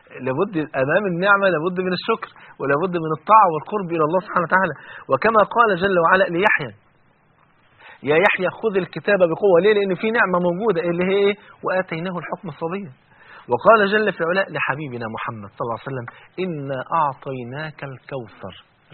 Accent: Egypt; انا كرجل مصري

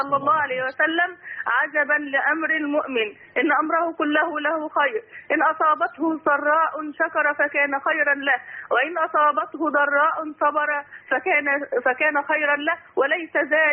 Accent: Cairo, Cairo Governorate, Egypt; أنا أمها من القاهرة، مقيمة في القاهرة

